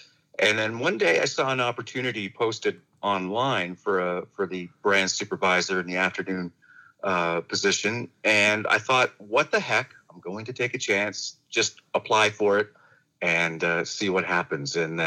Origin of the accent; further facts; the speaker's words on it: Woodstock, Ontario, Canada; because I grew up here in Woodstock, and I've always listened to local radio, you know, whether it was CJ or, you know, the stations in the U.S.